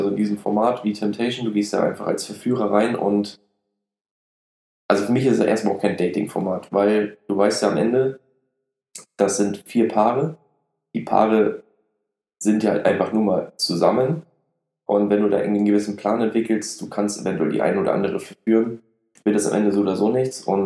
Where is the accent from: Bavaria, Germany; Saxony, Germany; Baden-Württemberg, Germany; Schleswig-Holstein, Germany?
Schleswig-Holstein, Germany; Lübeck; 27 Jahre alt, komme aus dem wunderschönen Lübeck, direkt an der Ostsee.